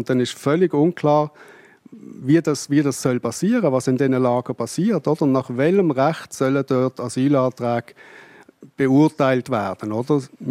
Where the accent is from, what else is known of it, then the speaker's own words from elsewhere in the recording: Switzerland; das müssten wir als Schweizer besonders verstehen